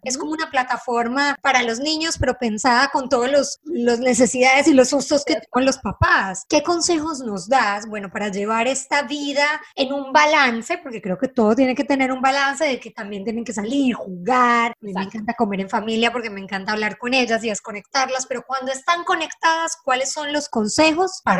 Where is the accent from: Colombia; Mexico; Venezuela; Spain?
Colombia; Las dos somos colombianísimas. Bueno, yo soy bastante.